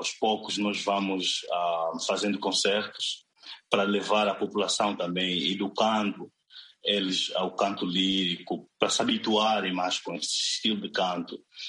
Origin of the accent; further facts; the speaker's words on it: Angola; moved away as an adult; now in Namibia; eu tô na Namíbia já há 10 anos, sou angolano, mas fui pra Namíbia e fui para estudar